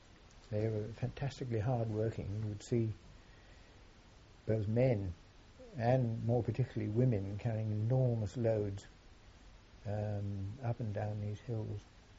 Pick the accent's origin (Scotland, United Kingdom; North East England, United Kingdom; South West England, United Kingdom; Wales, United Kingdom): North East England, United Kingdom; And if we said we came from County Durham, they obviously can't come from England.